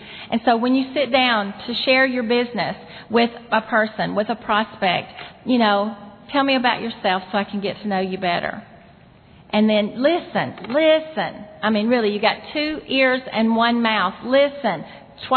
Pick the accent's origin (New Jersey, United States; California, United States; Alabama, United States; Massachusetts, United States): Alabama, United States; Now, I'm from Alabama, and I only speak 2 languages, English and Southern. And ain't is in our vocabulary